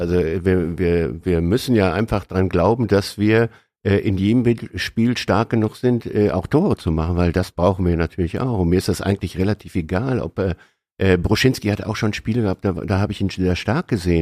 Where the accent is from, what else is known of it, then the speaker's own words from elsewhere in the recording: Münster, North Rhine-Westphalia, Germany; now in Bochum, Germany; Ja, Münsteraner und Bochumer.